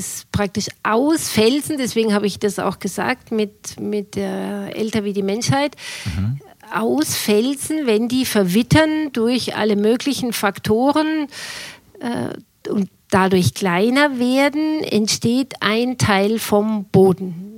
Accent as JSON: {"language": "German", "region": "Bavaria", "country": "Germany", "moved": "as an adult", "lives_now": "Göttingen, Germany", "said": "Also hier in Göttingen seit 18,5 Jahren, aber ich komme ja aus Bayern. Was man unter Umständen hören wird."}